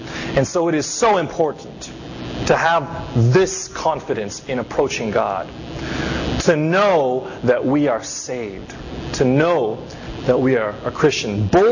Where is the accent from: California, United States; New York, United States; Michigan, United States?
California, United States; Los Angeles; I grew up in Los Angeles, and not the best part of town